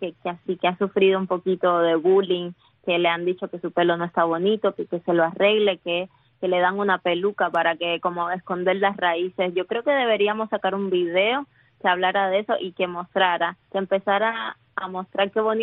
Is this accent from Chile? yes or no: no; Cuba; moved away; yo soy de Cuba